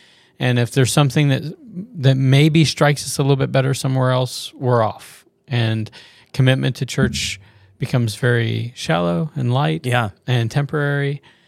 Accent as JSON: {"language": "English", "region": "Florida", "country": "United States", "said": "Well, not to best that, but I'm from Florida."}